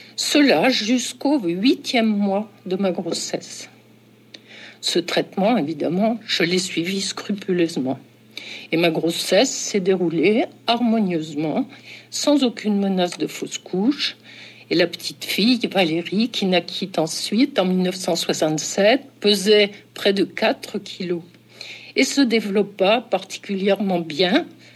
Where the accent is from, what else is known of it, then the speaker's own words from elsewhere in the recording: Grand Est, France; born there; Je suis née en Champagne, dans une famille bourgeoise de petits industriels, et je suis l'aînée de 5 enfants qui sont nés entre 1939 et 1954.